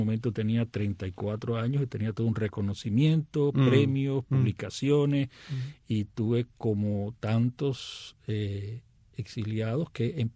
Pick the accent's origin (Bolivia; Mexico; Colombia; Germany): Colombia; now in United States; En el año 99, fines del 99, mm. vengo de Colombia para Estados Unidos.